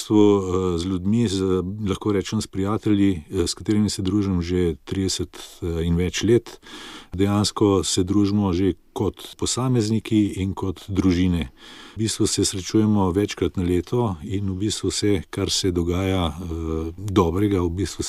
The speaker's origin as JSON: {"language": "Slovenian", "town": "Ljubljana", "region": "Central Slovenia", "country": "Slovenia", "said": "prihajam iz Ljubljane, natančno Šmartno pod Šmarno goro."}